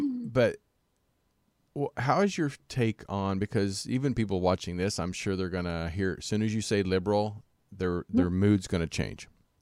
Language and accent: English; Kansas, United States; now in California, United States; You know, I grew up in Kansas, the Bible Belt, and it's all about church and religion and Jesus.